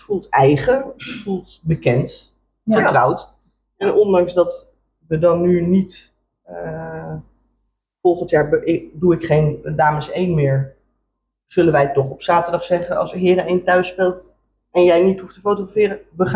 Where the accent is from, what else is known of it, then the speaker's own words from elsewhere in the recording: Amsterdam, North Holland, Netherlands; want wij komen uit Amsterdam.